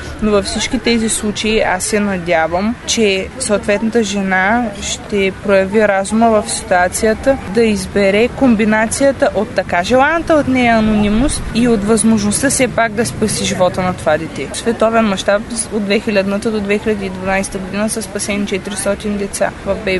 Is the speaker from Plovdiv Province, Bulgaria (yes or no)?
no; Varna, Varna Province, Bulgaria; трябва ние да я има и в България, като за начало в родния ми град